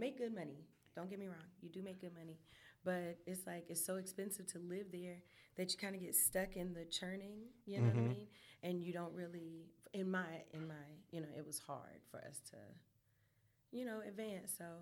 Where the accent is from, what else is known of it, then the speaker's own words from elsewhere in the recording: Charlotte, North Carolina, United States; I am from Charlotte. I'm from the west side of Charlotte, Office Boulevard. I went to Myers Park High School, South Mech High School.